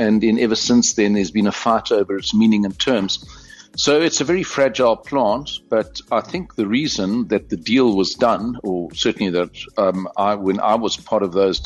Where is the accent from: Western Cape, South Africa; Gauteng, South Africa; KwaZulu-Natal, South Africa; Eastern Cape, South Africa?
KwaZulu-Natal, South Africa; Durban; ek is dis my tuisland Durban. Ek het Durban groot geword. So, ek is nou terug.